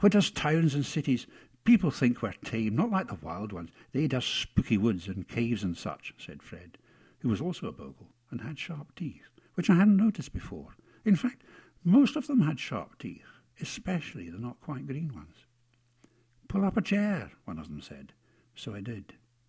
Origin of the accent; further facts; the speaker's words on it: Teviotdhe, Scotland, United Kingdom; Teviotdhe, Argyll.